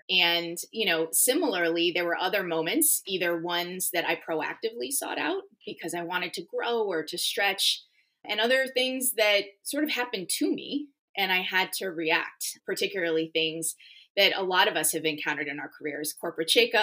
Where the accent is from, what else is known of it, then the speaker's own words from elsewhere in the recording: Massachusetts, United States; You know, I grew up in Western Mass. I was a pretty studious kid.